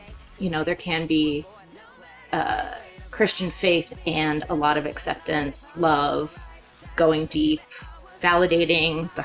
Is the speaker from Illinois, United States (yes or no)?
no; Downey, California, United States; So she was the pastor of the Moravian Church in my hometown in Downey at the time.